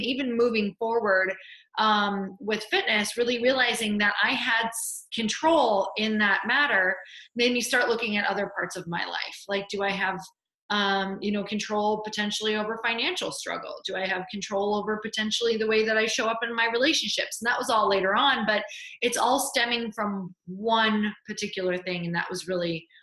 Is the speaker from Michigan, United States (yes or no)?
yes; Michigan, United States; born or raised there